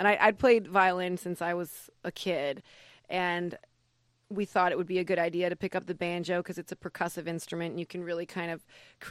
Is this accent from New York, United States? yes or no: no; Cleveland, Ohio, United States; I grew up in Cleveland, Ohio, a suburb.